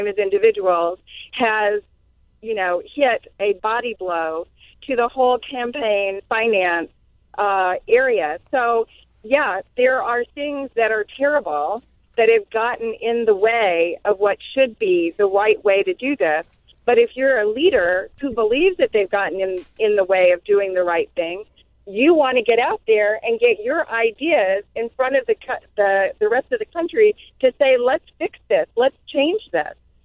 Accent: Texas, United States; and I'm originally from Texas

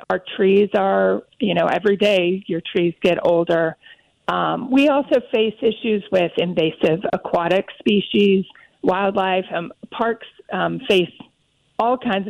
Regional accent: Arkansas, United States; now in New Orleans, United States; I grew up in Arkansas. I've been in New Orleans since 1999.

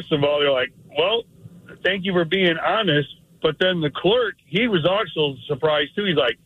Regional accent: Illinois, United States; Well, my story was when I was back in my hometown, we were in Illinois.

